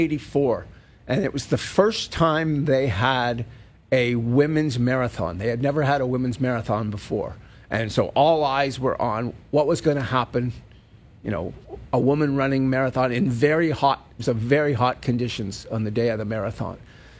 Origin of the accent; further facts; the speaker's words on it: Canada; And on the other side, I'm cheering like heck as a Canadian for Ellie Black to do what she does best.